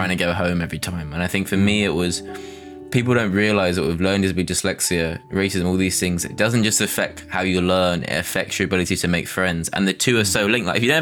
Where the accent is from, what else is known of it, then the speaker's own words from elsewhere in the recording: Dulwich, London, United Kingdom; Growing up in Dulwich, I went to a local primary school.